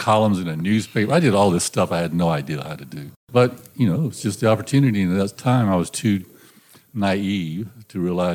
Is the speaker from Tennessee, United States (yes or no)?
no; Dublin, Georgia, United States; Well, I was in Georgia. I grew up in Georgia, wanted to be in the music business. And this is in late 70s and stuff.